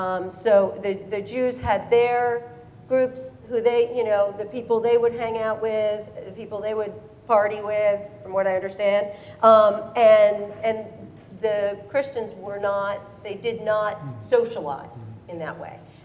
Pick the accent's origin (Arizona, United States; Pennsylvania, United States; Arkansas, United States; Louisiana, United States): Pennsylvania, United States; Philadelphia; Yeah, I grew up in Philadelphia. I went to Hebrew school 3 times a week.